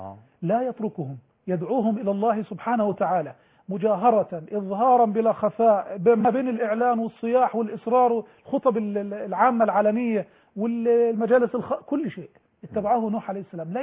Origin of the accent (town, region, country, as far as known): Egypt